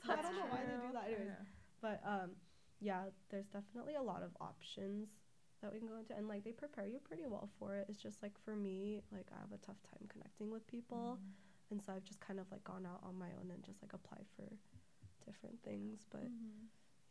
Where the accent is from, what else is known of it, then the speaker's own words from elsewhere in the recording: Lake Oswego, Oregon, United States; also born or lived in Diamond Bar, United States; I'm from Portland, but I'm from Lake Oswego, which is heavily populated with white folks.